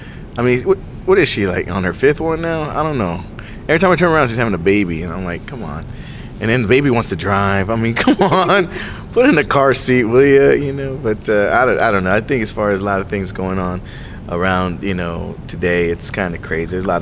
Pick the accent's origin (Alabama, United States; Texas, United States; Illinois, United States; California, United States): Texas, United States; San Antonio; It's, I'm from San Antonio, Texas. So, you know, we have nothing but tacos.